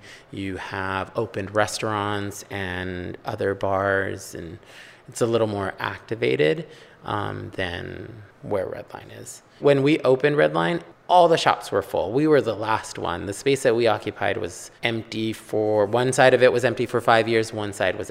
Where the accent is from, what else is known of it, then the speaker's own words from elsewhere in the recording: Highland Park, California, United States; I grew up in Highland Park, but I grew up on a street where it's like the neighbors would watch your dog when you went on vacation or left.